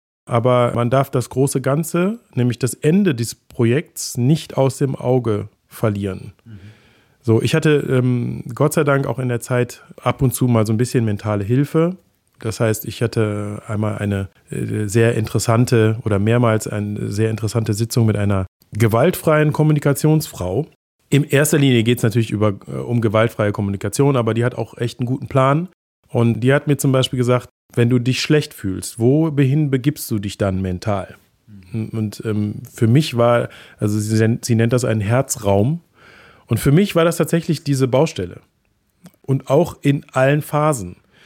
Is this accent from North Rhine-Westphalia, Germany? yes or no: yes; Wuppertal, North Rhine-Westphalia, Germany; Ich komme aus dem Bergischen, bin in Wuppertal geboren und meine Großeltern oder Urgroßeltern, die wohnten in Solingen.